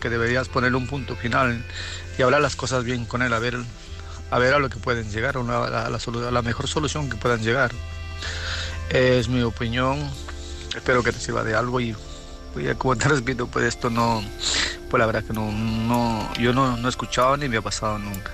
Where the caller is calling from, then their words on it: Murcia, Region of Murcia, Spain; de Murcia.